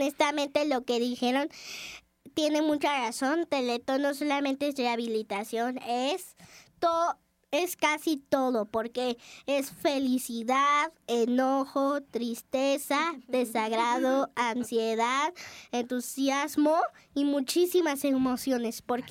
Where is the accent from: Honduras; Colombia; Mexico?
Mexico; somos fantásticos porque somos mexicanos